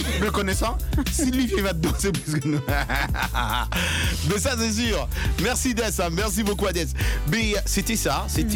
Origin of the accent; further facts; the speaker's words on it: DR Congo; now in United States; la RDC, c'est mon pays d'origine, donc hein, j'ai beaucoup de respect, j'adore les US, c'est mon pays d'adoption, mais mon pays d'origine reste mon pays d'origine.